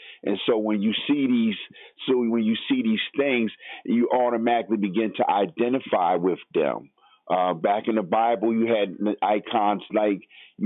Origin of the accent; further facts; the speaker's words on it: Brooklyn, New York, United States; I'm always saying, well, I'm from Brooklyn, you know, saying that's just how we roll, you know, and even in my mannerisms, even in my vocal things, I still carry a part of that.